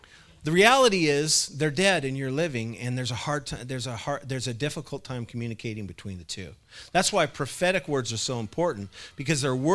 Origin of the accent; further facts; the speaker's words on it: Clatskanie, Oregon, United States; I grew up in Clascanai, and this is no reflection on that city, but I don't remember anybody that was a Christian when I was growing up at all.